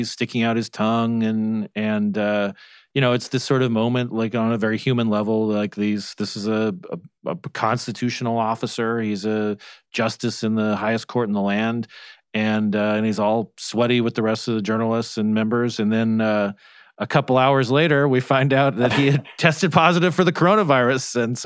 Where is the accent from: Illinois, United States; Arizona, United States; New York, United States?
Arizona, United States; my state of my home state of Arizona